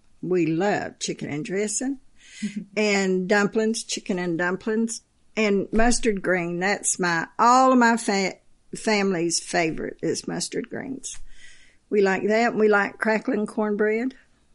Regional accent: Florida, United States; Well, my mama was from Georgia. And we grew up in Florida.

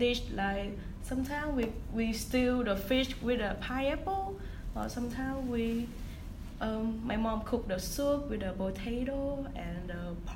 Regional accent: Ho Chi Minh City, Vietnam; English is a second language; I grew up in Ho Chi Minh City, like the second biggest city in Vietnam, and they like so modern.

